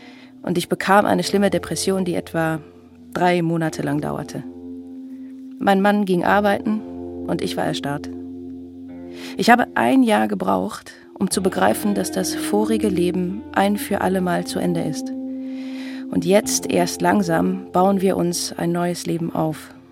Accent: Moscow, Russia; now in Haifa, Israel; Ich komme aus Moskau, jetzt lebe ich in Haifa.

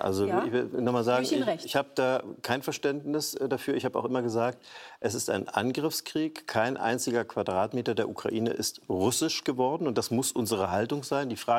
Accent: Görlitz, Saxony, Germany; Wir kommen ja aus Görlitz.

